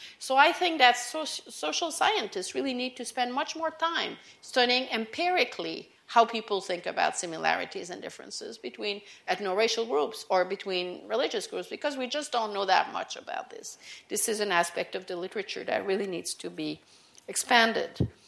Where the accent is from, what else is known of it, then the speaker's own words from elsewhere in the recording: Canada; as a Canadian, when I was a teenager, Pierre-Éliott Trudeau, the then prime minister, decided to pass a policy defining Canadian society as multicultural.